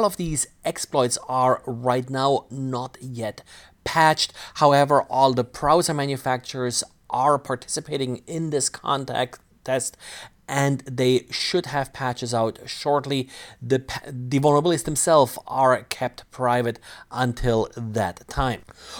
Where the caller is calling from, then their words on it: Houston, Texas, United States; today I'm recording from Houston, Texas.